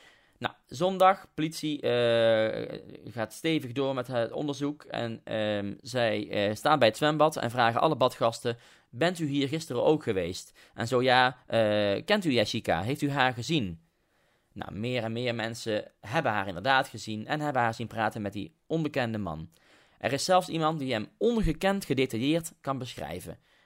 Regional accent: North Brabant, Netherlands; Ik woon ver uit de buurt. Ik kom uit Brabant.

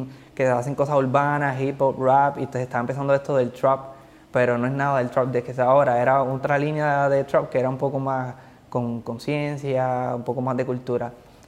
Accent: Arecibo, Puerto Rico; Nacido y criado en Arecibo, capitán.

